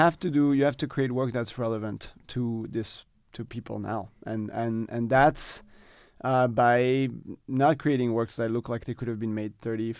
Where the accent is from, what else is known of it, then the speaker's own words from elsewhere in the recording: Senegal; also born or lived in France; now in Los Angeles, United States; actually I was born in France, but I was raised in Senegal. So I really started with African dance.